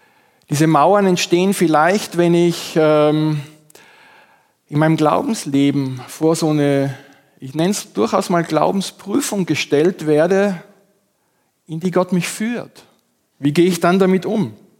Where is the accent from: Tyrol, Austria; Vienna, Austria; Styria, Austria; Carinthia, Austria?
Styria, Austria; Graz; vor vielen Jahren in einer Zeitung in meiner Heimatstadt Graz gelesen